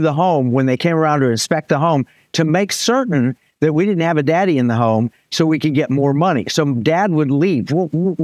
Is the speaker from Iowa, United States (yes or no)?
no; Tulsa, Oklahoma, United States; I grew up in Tulsa, Oklahoma, where Black Wall Street was located.